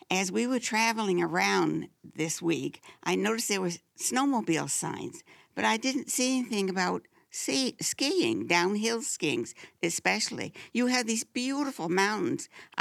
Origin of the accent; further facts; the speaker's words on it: Arlington, Maine, United States; from Arlington, Maine.